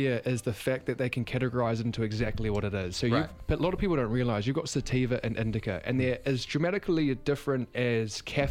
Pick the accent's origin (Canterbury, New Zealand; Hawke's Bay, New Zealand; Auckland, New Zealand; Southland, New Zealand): Southland, New Zealand; Invercargill; I don't come from some like hippie family. I'm from Invercargill, conservative mum, religious, went to Catholic school my whole life.